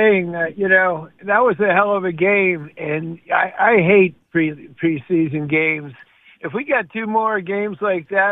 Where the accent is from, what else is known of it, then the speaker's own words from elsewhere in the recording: Philadelphia, Pennsylvania, United States; You know, I grew up in Philadelphia. I went to Harrison, and then I went out to University of Arizona.